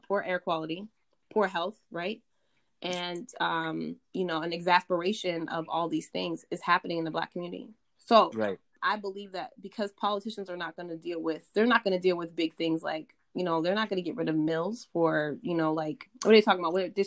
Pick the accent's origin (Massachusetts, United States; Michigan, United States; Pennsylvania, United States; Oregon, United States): Pennsylvania, United States; I myself grew up in a neighborhood, and the closest steel mill, because I'm from Western Pennsylvania, was maybe, what, 3-5 miles down the street?